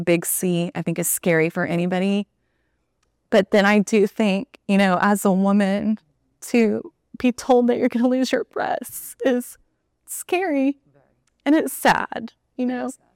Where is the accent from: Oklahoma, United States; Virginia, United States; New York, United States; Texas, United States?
Texas, United States; I'm from Texas. I'm a Texas girl.